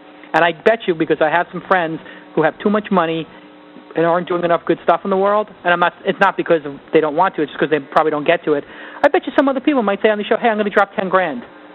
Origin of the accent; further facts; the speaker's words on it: Brooklyn, New York, United States; I had a tough life growing up. I grew up in Brooklyn. It was hard.